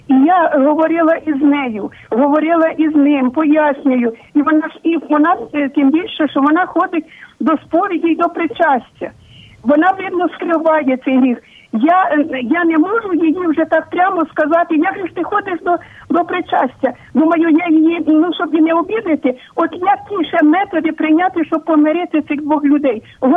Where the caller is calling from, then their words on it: Vinnytsia Oblast, Ukraine; Я з Вінниччини.